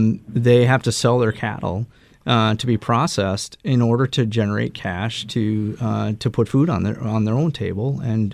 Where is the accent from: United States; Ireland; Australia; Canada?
United States; Vernon Center, Minnesota; I grew up in a very special place in southern Minnesota. I grew up on the Blue Earth River, surrounded by a community. Vernon Center's like 357 people.